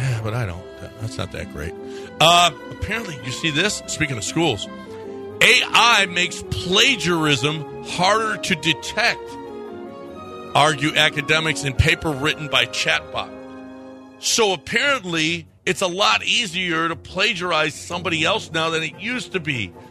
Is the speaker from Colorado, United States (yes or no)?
no; Chicago, Illinois, United States; Well, being from Chicago, I can tell redneck, okay?